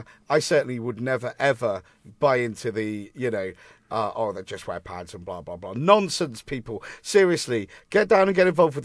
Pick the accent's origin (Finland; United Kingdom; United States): United Kingdom; Leicester, East Midlands; Okay, and again, I grew up in Leicester.